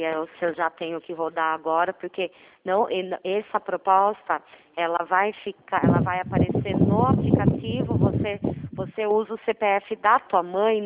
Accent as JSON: {"language": "Portuguese", "town": "Itu", "region": "São Paulo", "country": "Brazil", "said": "eu sou daqui de Itu"}